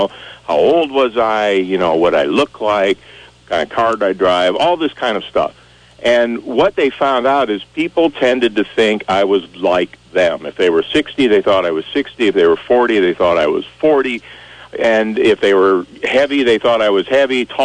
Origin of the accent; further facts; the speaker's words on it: Michigan, United States; now in Vermont, United States; we came here from out west, and I grew up in Michigan, like I said, and Vermont is sort of Michigan if you kind of crumpled it up.